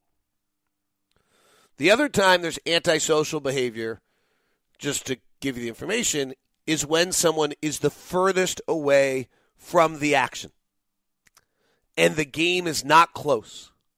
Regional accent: Utah, United States; When this is national news and I say I'm from Utah, I have a hurdle I now have to jump

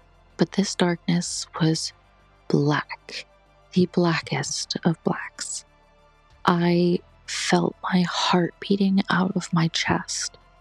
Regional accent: San Diego, California, United States; I am from San Diego, California.

